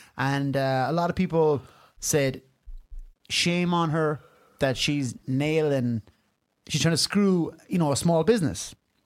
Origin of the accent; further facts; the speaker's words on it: Ireland; All that I can pick up is that Irish people are like, oh, that's a bit cringe. But like, we're Irish.